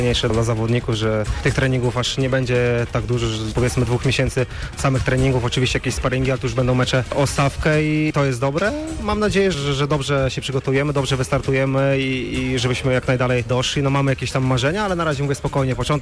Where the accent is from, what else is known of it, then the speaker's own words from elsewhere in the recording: Białystok, Podlaskie Voivodeship, Poland; now in Poznań, Poland; W rodzinnym Białymstoku z rodziną. Dawno się z nimi też nie widziałem, jednak kawał drogi z Poznania do Białegostoku i bardziej spędziłem ten czas na Podlasiu.